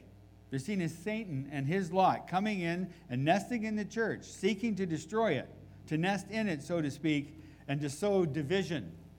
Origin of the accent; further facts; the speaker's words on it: New Brunswick, Canada; And I recognized him as a fellow I'd seen in New Brunswick, in my hometown.